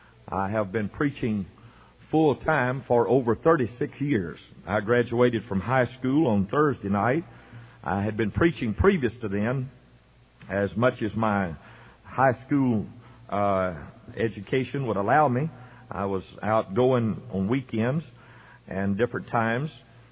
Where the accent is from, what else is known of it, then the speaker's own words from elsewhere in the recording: Jena, Louisiana, United States; And I'm from Gina, Louisiana. Now, Gina's a little spot in the road in central Louisiana. It's in the heart of LaSalle Parish, and LaSalle Parish has about 13,000 people in it